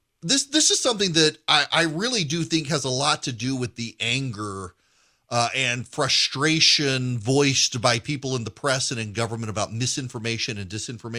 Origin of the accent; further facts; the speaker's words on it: Dubai, United Arab Emirates; now in United States; Sometime when I was living in Dubai, growing up in Dubai in the 80s